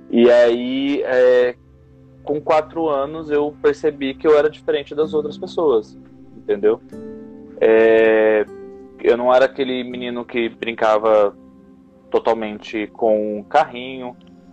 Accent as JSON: {"language": "Portuguese", "town": "Campinas", "region": "São Paulo", "country": "Brazil", "lives_now": "São Paulo, Brazil", "said": "Eu sou de Campinas, na verdade. Hoje eu moro em São Paulo, mas eu sou de Campinas, interior de São Paulo."}